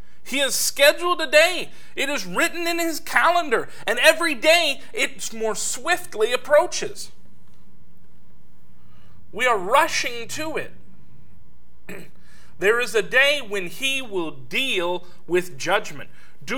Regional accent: Los Angeles, California, United States; When I was growing up in California, the days I liked best was when it had rained really hard and then the sun came out afterwards.

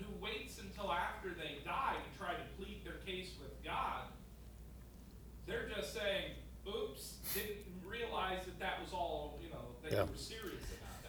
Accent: Los Angeles, California, United States; where I grew up in Los Angeles, I was surrounded mostly by Hispanic people and Filipino people, and most of them were Catholic.

